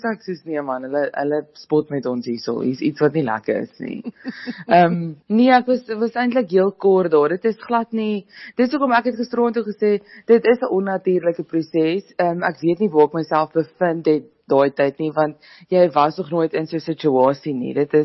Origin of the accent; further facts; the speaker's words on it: KwaZulu-Natal, South Africa; now in Pretoria, South Africa; ek kom van KwaZulu-Natal en ek bly nou in Pretoria